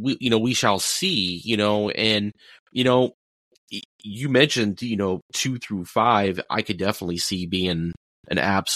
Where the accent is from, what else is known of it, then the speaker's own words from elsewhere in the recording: California, United States; since I grew up in California, you know, watching the 83 car for many, many, many years.